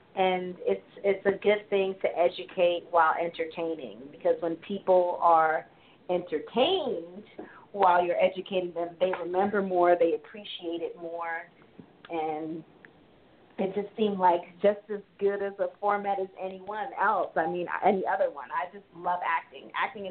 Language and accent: English; New York, United States; I am a New Yorker, so theater is my first home.